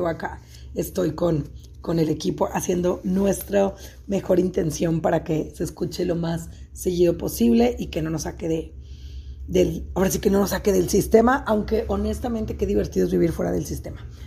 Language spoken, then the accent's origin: Spanish; Mexico; soy mexicana, actualmente viviendo donde esté mi maleta. Donde esté mi maleta es mi hogar, en este momento en Guadalajara, sin embargo, pues en diferentes lugares